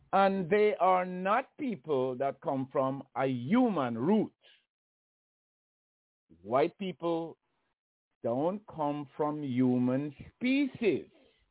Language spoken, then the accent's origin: English; Jamaica; I didn't read to a good level when I grew up in Jamaica.